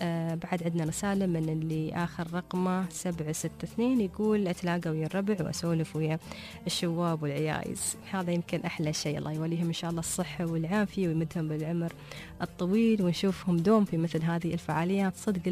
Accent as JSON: {"language": "Arabic", "region": "Abu Dhabi", "country": "United Arab Emirates", "said": "عندنا في أبوظبي كذلك عندهم أنواع معينة."}